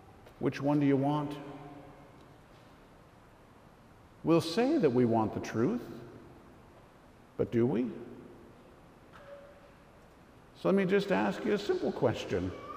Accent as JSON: {"language": "English", "region": "Minnesota", "country": "United States", "said": "I mean, I'm from Minnesota. That's just part of what we do. We complain about everything."}